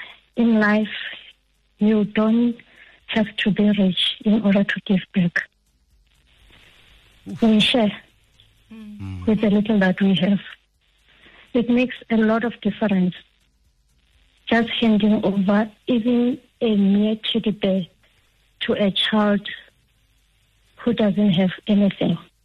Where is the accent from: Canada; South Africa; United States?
South Africa; Ramatlala, Limpopo; an optometrist. I come from Limpopo in a village in Huidi, Ramatlala, but I stay in Polokwane. I've got a practice here in town, and I've also got a practice at home at Ramatlala Tibet.